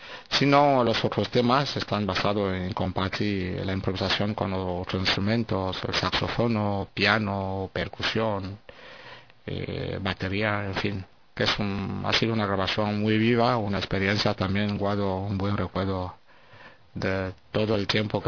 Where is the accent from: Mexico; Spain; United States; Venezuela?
Spain; estoy recibiendo buenas críticas aquí en España, en mi país